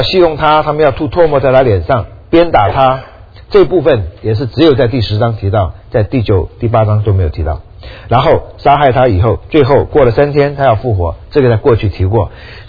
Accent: China; 虽然我们中国人坐桌子跟西方人不太一样

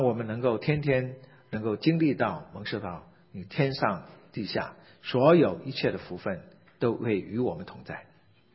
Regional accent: China; 不是我们中国人所谓圣人那种无瑕疵零缺点的圣人

